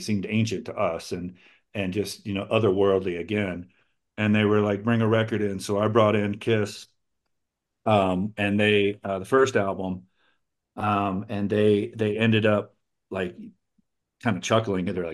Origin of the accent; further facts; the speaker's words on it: Glasgow, Kentucky, United States; I grew up in Southern Kentucky, a small town called Glasgow. Very, very cool scene.